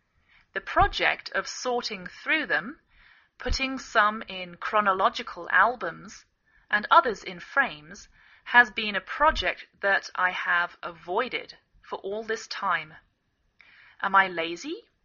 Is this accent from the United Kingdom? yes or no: yes; England, United Kingdom; now in United States